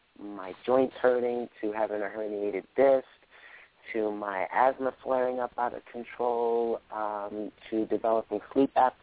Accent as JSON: {"language": "English", "region": "New York", "country": "United States", "tie": "born or raised there", "also_born_or_lived": "Chicago", "said": "I was born and raised here in New York, although I have moved quite a bit and was in Chicago for a stint of time, about maybe 6 years."}